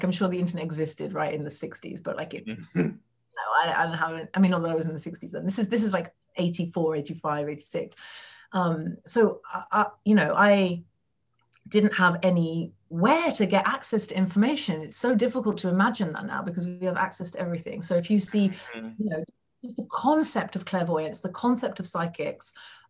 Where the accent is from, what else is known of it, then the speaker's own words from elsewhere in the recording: England, United Kingdom; born there; I was born in England and then we immediately moved out. So when I came back when I was 10 or 11